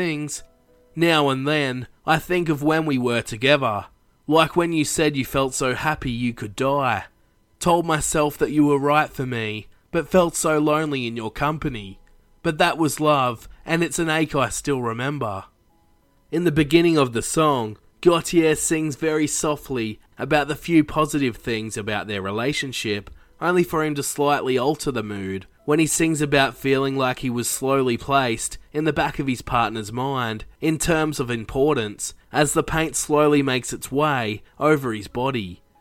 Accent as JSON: {"language": "English", "country": "Australia", "said": "As an Australian myself"}